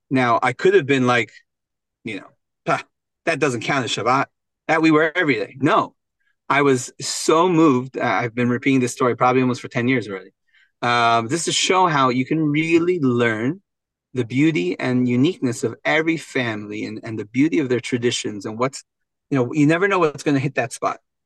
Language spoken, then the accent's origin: English; Israel; And if I go to the kindergarten growing up in Israel, my mom always said, when you're in elementary school in Israel, some kid hits you, you hit them back harder.